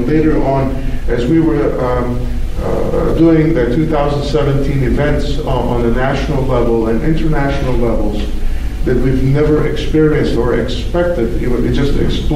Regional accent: Slovenia; English is a second language; I grew up during communism in Slovenia, Yugoslavia at that time

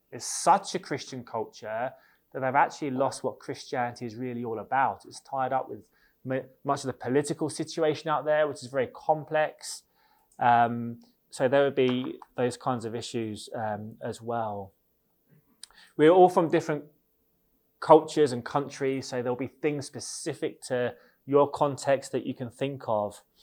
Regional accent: England, United Kingdom; now in Northern Ireland, United Kingdom; This is more based upon my experience of England, maybe slightly, because I'm from England. I've been in Northern Ireland a relatively short time.

